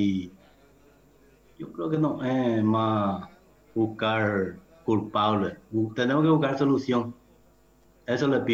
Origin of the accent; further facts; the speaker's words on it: Paraguay; Nosotros somos paraguayos y paraguayas.